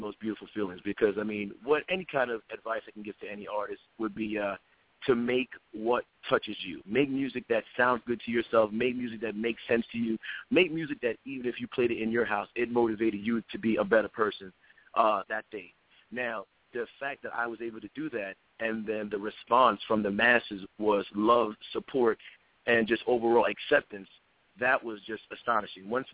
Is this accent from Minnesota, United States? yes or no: no; New York, United States; music was always a passion of mine, you know, growing up in New York.